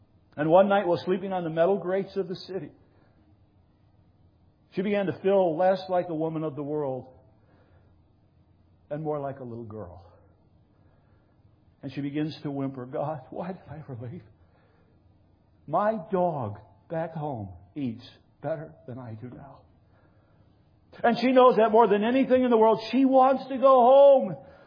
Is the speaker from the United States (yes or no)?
yes; Michigan, United States; Now that holds significance to me because I'm from Michigan.